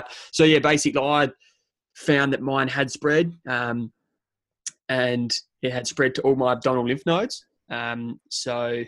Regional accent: Adelaide, South Australia, Australia; And then I could have commenced the chemotherapy back home in my hometown being Adelaide.

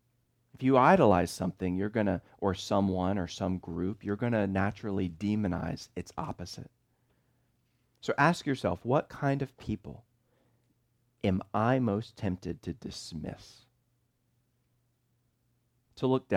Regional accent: Charlottesville, Virginia, United States; I'm from Charlottesville, Virginia, which became an infamous hashtag a few years ago because of racial strife.

